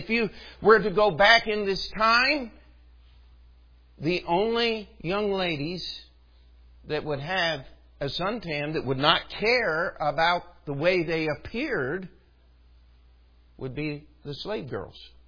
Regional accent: Baltimore, Maryland, United States; And I grew up just outside Baltimore, Maryland.

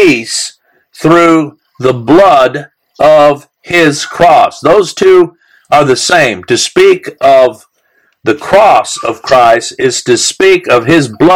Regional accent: Central African Republic; English is a second language; Where I grew up in the Central African Republic, there was a country next to us

